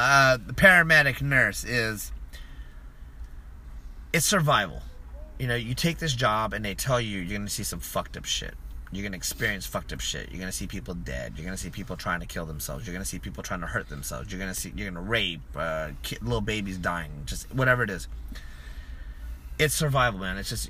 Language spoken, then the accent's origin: English; United States; I'm an American people person. I probably hate minorities like you guys. Like, I hate certain minorities that come to this country.